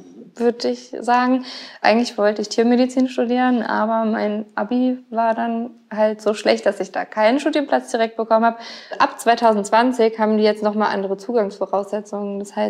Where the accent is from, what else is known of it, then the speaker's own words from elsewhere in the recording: Gonsenheim, Rhineland-Palatinate, Germany; ich bin ja in Gonsenheim aufgewachsen komplett. Ich habe ja noch nie irgendwie woanders gewohnt.